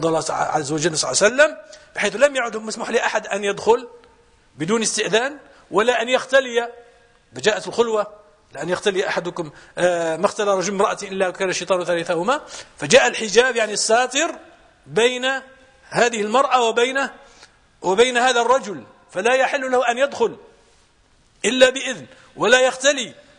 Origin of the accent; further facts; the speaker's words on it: Morocco; واحد هذا من العلماء يعني عندنا في المغرب